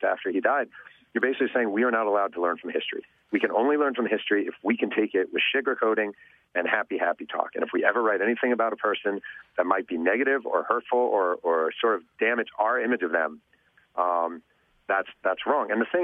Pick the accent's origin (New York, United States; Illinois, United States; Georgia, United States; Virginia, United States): New York, United States; when I was a kid growing up in Mayo Pack, New York